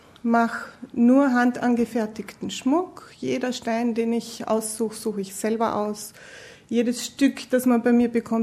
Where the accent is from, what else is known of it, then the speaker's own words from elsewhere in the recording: Carinthia, Austria; also born or lived in New York / Vienna; Ich bin in Kärnten geboren, am wunderschönen Wörthersee. Bin dort auch aufgewachsen, bin in Ferlach in die Schule gegangen, ganz klassische Goldschmiedeausbildung in Ferlach. Und habe dann in New York studiert, an der Parsons School of Design New York. Bin dann nach Wien übersiedelt